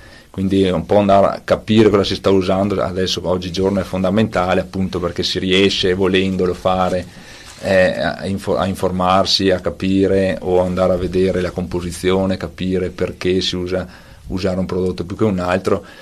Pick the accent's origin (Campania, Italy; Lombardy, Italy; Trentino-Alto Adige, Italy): Trentino-Alto Adige, Italy; Grigno; perché io sono di Tese Grigno, e in comune di Grigno